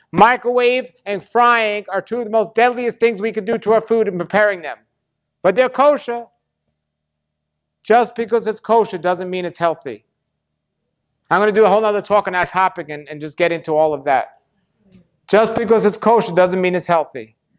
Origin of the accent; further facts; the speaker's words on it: New York, United States; even though I'm from New York, it's not going to come out that way.